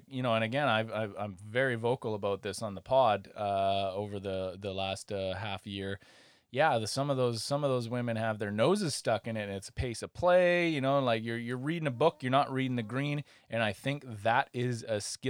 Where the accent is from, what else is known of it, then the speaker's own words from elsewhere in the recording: Canada; Sorry, I'm from Canada.